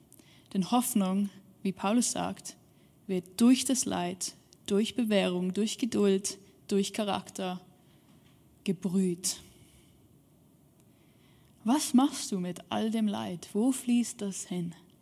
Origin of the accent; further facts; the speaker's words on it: Switzerland; ich komme aus der Schweiz, ich liebe es in den Bergen zu wandern